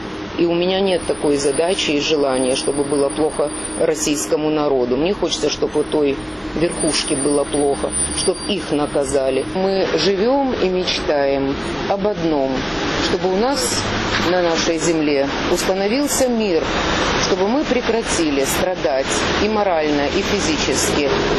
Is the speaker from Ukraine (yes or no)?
yes; Ukraine; вы русский, я украинка